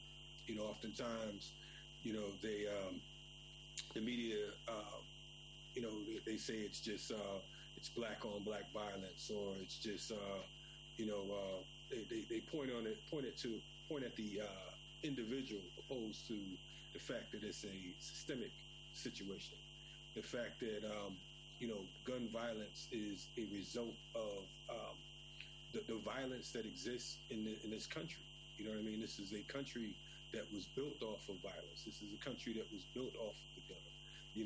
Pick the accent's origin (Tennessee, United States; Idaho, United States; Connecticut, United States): Connecticut, United States; Bridgeport; growing up, I'm from Bridgeport, Connecticut. And Bridgeport is about 45 minutes away from New York City.